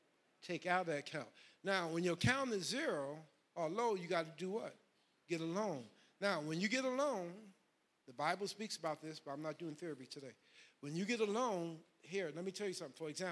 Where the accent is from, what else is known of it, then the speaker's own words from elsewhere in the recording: New York City, New York, United States; I grew up in Harlem, New York.